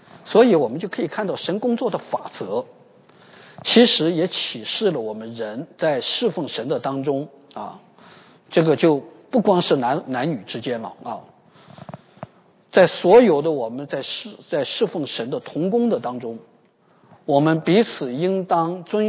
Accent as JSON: {"language": "Chinese", "country": "China", "said": "甚至在教会当中造成那种叫我们中国人很熟悉的叫做路线斗争式的那种割裂"}